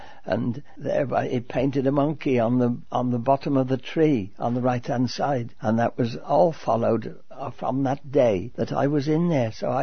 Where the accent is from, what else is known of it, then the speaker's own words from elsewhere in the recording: Tenbury, West Midlands, United Kingdom; I was born in Team Street and lived in Tenbury all my life, except for the army days.